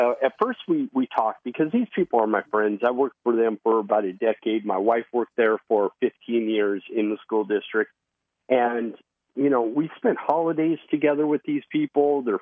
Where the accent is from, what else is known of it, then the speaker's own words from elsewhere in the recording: United States; but as an American, I just knew everything about it was wrong.